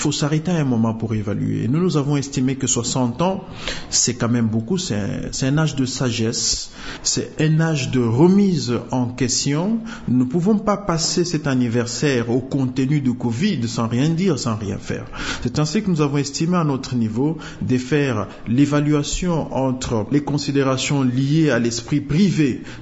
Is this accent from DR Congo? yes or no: yes; DR Congo